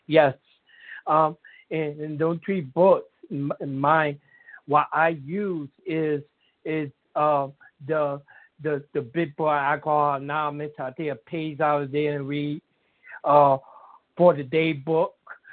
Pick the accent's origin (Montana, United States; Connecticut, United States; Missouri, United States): Connecticut, United States; Hartford; I'm from Hartford, Connecticut.